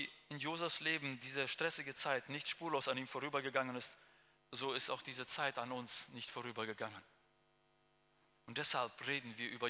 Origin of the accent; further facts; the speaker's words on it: Russia; now in Germany; mir ist das sehr wichtig für uns als Deutsche, die aus Russland kommen.